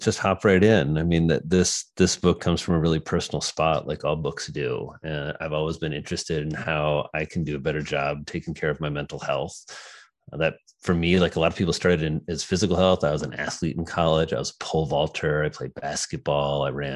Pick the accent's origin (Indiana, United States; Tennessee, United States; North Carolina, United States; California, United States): Indiana, United States; moved away as an adult; now in New York City, United States; I guess everyone should know I'm from a farm in Indiana. So I grew up in Indiana and kind of went through all my education here through Earlham College, then to Indiana University Medical School